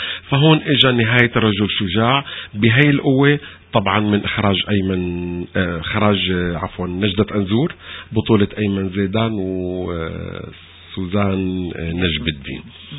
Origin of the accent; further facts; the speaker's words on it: Syria; نحن سوريين ما كنا نفهم غير اللهجة المصرية